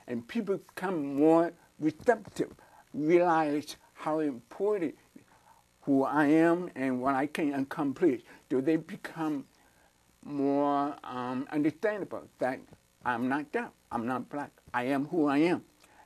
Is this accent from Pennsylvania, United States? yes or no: no; St. Louis, Missouri, United States; born there; I was born in St. Louis, Missouri, and I have four brothers and two sisters.